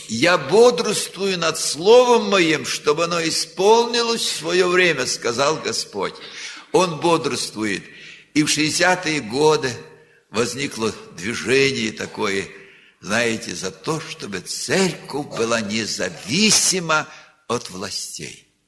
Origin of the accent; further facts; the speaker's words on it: Western Ukraine, Ukraine; Я родился в Западной Украине. Вот все эти переходы войск на восток и с востока опять на запад шли через нашу деревню. Нас эвакуировали.